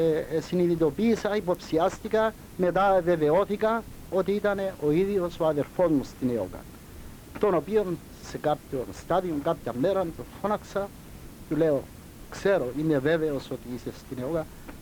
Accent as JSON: {"language": "Greek", "town": "Nicosia", "region": "Nicosia District", "country": "Cyprus", "tie": "born or raised there", "also_born_or_lived": "Empa", "said": "Τα παιδικά μου χρόνια τα έζησα στη Λευκωσία, μεγάλωσα στη Λευκωσία"}